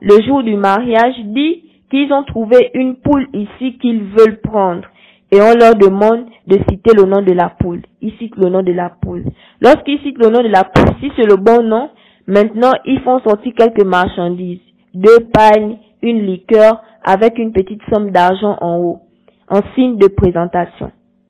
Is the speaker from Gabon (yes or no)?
yes; Gabon; Nous sommes du sud du Gabon et il y a une certaine façon de fonctionner.